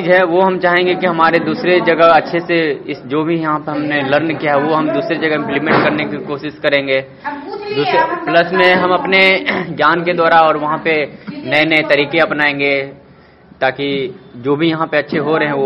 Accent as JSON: {"language": "Hindi", "region": "Bihar", "country": "India", "said": "मैं समस्तीपुर डिस्ट्रिक्ट का रहने वाला हूँ।"}